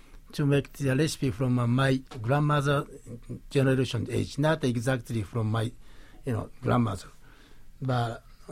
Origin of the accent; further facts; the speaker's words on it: Hiroshima, Japan; English is a second language; So my hometown, Hiroshima, has the professional team called Hiroshima Cubs, which they won this year.